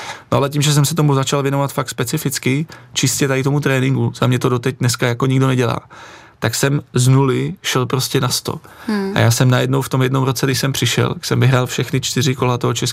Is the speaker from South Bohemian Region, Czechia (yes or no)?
no; Kladno, Central Bohemian Region, Czechia; já jsem z Kladna přešel na vysokou tady na Prahu 6 na Veleslavín